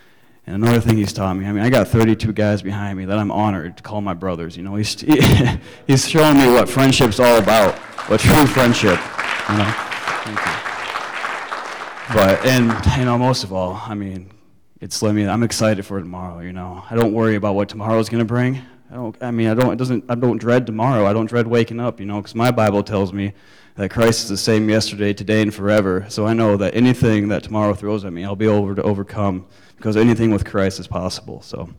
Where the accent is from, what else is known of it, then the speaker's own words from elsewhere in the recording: Mitchell, South Dakota, United States; I'm 25 years old. I was raised right here in Mitchell, South Dakota.